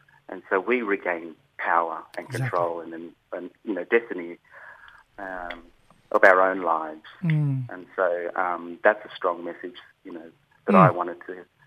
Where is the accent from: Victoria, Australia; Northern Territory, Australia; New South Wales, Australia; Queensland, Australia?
Queensland, Australia; Mareeba; I'm from Mareeba.